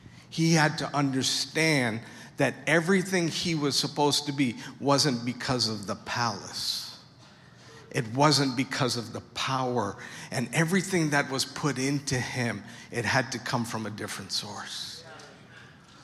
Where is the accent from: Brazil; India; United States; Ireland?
India; I'm Indian, I can say that.